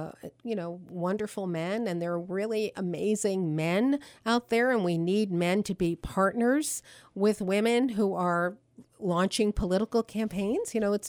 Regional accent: New Jersey, United States; I'm originally from New Jersey. And in my home state

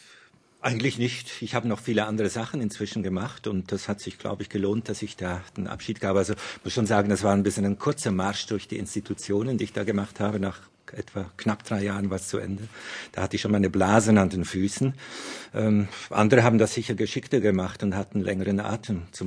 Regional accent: Switzerland; Ich bin auch Schweizer

